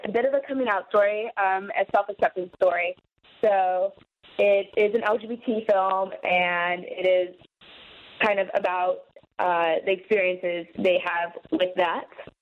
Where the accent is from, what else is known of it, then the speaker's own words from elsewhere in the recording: California, United States; now in New York, United States; I am a California listener. I'm from the Bay Area, but I go to school in New York.